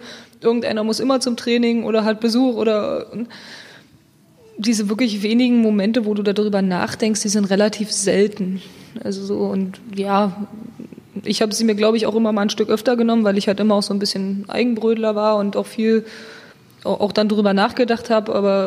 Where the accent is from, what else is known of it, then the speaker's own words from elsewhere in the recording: Saxony-Anhalt, Germany; also born or lived in Cologne; Ah ja, ich komme aus Sachsen-Anhalt. Also ich bin geboren in Köln und bin aber aufgewachsen in Sachsen-Anhalt und habe dann da in Dessau beim SV Germania 08 Roßlau angefangen, Fußball zu spielen, also weiter Fußball zu spielen angefangen habe ich in Saarbrücken. Ja, bin in Dessau mittlerweile auch wieder wohnhaft.